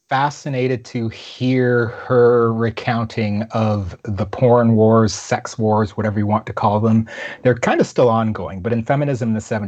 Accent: Canada; I'm a Canadian

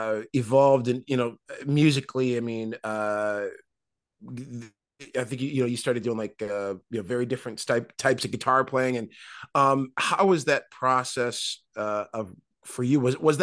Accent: Detroit, Michigan, United States; When you guys were coming up, you know, I grew up in Detroit.

